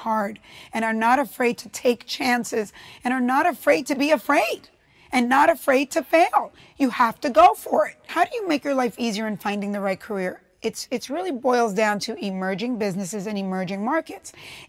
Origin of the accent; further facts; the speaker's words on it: Cuba; now in United States; I'm an immigrant from Cuba, and I was the first Latina to become president of a television network, Telemundo.